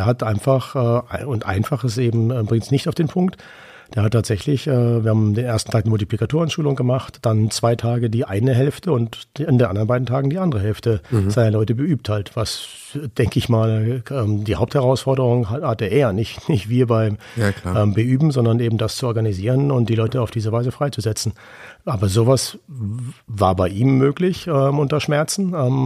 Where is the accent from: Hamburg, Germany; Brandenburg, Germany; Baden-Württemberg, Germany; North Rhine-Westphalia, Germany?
Baden-Württemberg, Germany; Calw; meine Heimat Calw